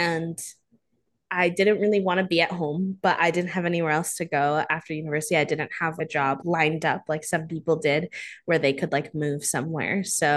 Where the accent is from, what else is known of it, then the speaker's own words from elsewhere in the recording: Wisconsin, United States; it wasn't safe to really go out about in my hometown, both like, because it's not a very friendly place for queer people to live in like rural northern Wisconsin